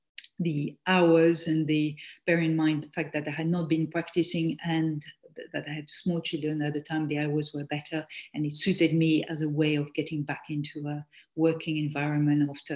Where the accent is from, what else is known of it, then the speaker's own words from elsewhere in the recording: Belgium; moved away as an adult; now in London, United Kingdom; So I am from Belgium originally, and I read law in Belgium, and then I came to the UK after